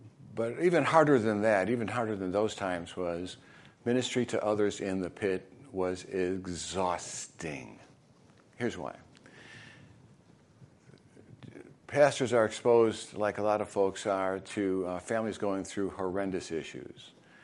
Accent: Chicago, Illinois, United States; now in Florida, United States; And I grew up in Chicago, so I'm used to the white Christmas

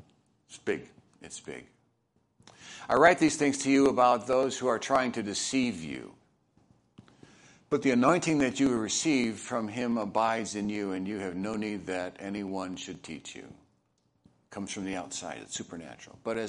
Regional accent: Chicago, Illinois, United States; Aurelio's Pizza is from Chicago. I'm from Chicago, and so it's got my favorite.

